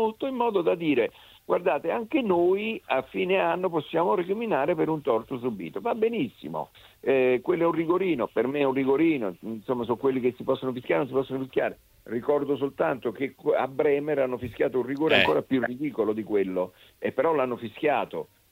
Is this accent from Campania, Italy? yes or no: yes; Naples, Campania, Italy; Io la vedo da napoletano come a te